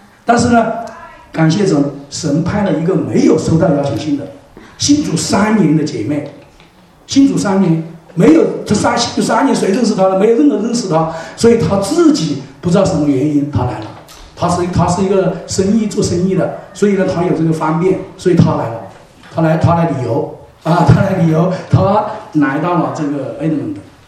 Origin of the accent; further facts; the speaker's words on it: Hong Kong; 我们香港人比较了解一点